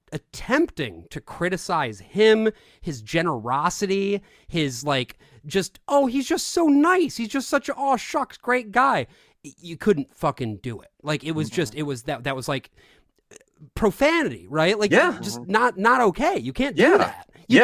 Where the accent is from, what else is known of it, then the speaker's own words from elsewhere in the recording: Grand Rapids, Michigan, United States; growing up in Grand Rapids, it was the thing where it's like, if you didn't respect the order of things